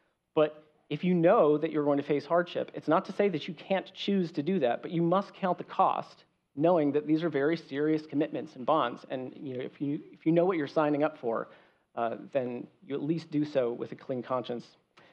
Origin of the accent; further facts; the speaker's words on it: California, United States; I grew up in California, where I was very close to Yosemite National Park